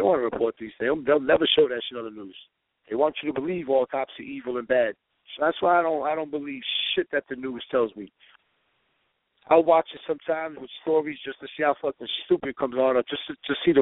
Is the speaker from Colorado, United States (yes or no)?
no; New York, United States; I'm from New York and I'm saying it. I don't give a fuck what you said about my city.